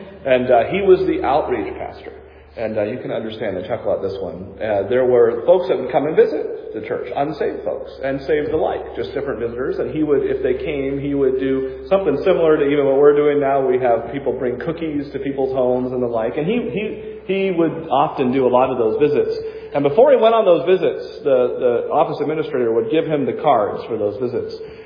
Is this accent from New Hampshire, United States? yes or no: yes; New Hampshire, United States; born or raised there